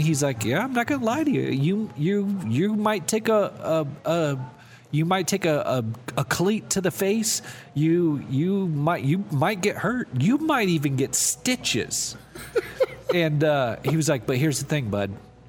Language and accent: English; United States; Because we're American, we have our chest stuck out.